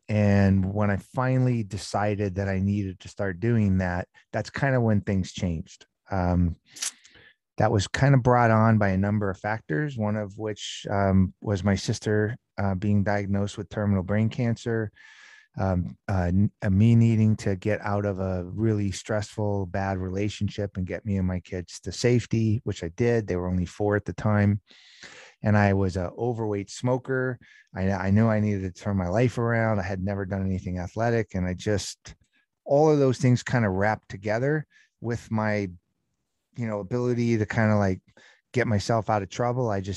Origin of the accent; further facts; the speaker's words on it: California, United States; I was raised in Southern California